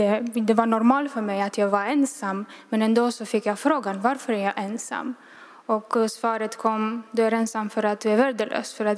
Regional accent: Romania; Swedish is a second language; och jag kommer från Rumänien.

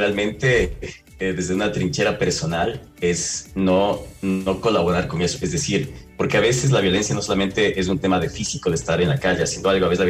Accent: Ecuador; pues yo soy ecuatoriano, pero vivo fuera de Estados Unidos

